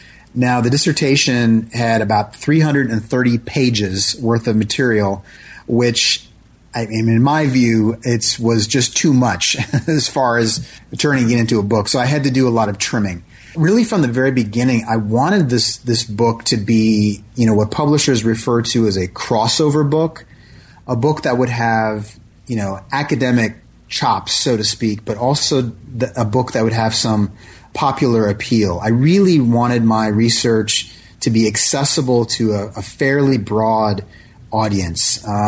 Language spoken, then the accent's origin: English; Minnesota, United States; also born or lived in Philadelphia; we had actually relocated from Philadelphia to Minnesota, my home state.